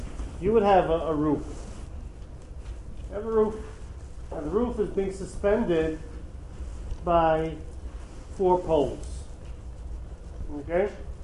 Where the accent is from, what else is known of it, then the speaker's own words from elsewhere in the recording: Brighton Beach, New York, United States; I grew up in Brighton Beach.